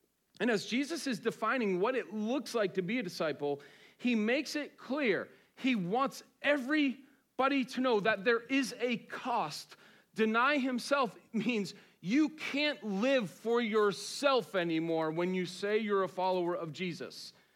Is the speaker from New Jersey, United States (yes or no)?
no; Boston, Massachusetts, United States; My grandmother, I'm Irish, from Boston. My parents got saved just before I was born.